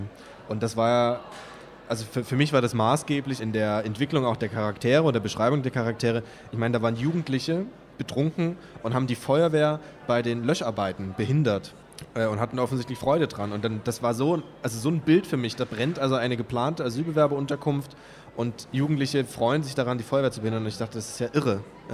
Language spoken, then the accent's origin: German; Kamenz, Saxony, Germany; Ja, und aufgewachsen bin ich ja in Kamenz. Das ist so das Teufelsdreieck Dresden und Bautzen, Hoyerswerda.